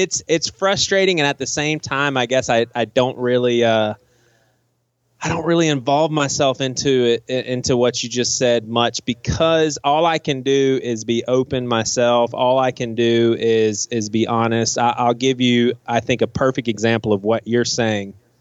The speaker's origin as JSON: {"language": "English", "town": "Charleston", "region": "South Carolina", "country": "United States", "said": "Charleston, man. Charleston, South Carolina."}